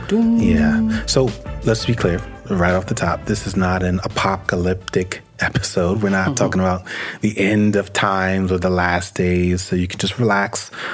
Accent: New York, United States; Which I will also say as a New Yorker, that's kind of how we say asked.

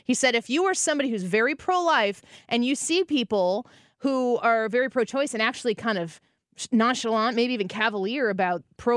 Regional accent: Illinois, United States; including in my home state, the state of Illinois

